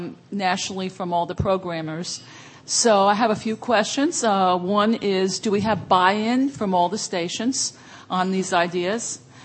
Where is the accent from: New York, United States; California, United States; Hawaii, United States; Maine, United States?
California, United States; Berkeley; from Berkeley.